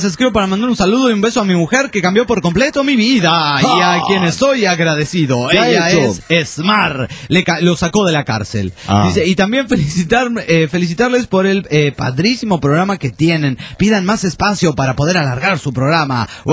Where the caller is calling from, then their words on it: Buenos Aires, Argentina; de Buenos Aires, Argentina